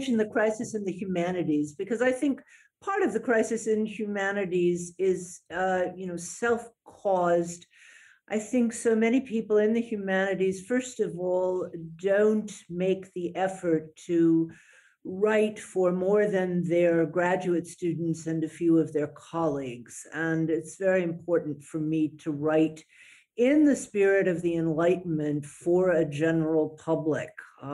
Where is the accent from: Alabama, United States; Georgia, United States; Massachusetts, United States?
Georgia, United States; Atlanta; I grew up in the middle of the civil rights movement. I was born in Atlanta, but my parents were Yankee Jews. And so it was very clear that we didn't really belong to Atlanta.